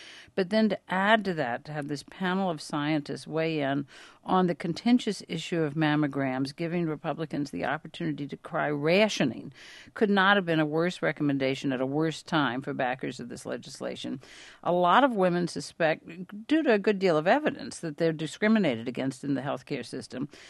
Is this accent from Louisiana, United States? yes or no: yes; Louisiana, United States; Mary Landrieu, senator from my home state of Louisiana